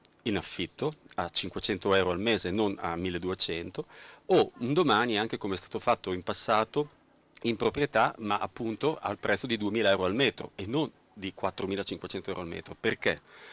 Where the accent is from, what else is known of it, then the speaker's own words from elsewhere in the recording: Bologna, Emilia-Romagna, Italy; io sono nato e cresciuto a Fossolo. Fossolo è una zona PEP.